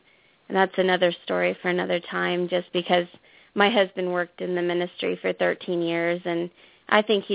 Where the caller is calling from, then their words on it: Iowa, United States; and I'm calling from Iowa.